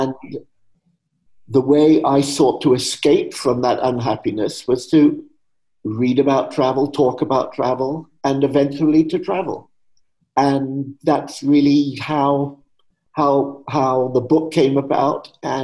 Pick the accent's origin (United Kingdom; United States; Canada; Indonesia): United Kingdom; London; I grew up in England, obviously, in post-war London. I was born in the last day of 1949, so I grew up in the 50s.